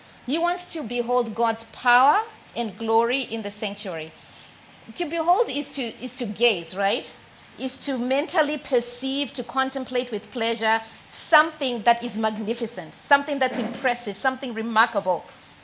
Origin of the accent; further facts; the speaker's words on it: Zimbabwe; I'm from Zimbabwe, as most of you may know, and we have the joy of having one of the seven wonders of the world